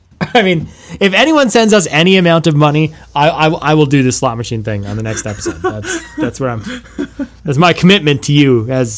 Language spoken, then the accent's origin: English; Ontario, Canada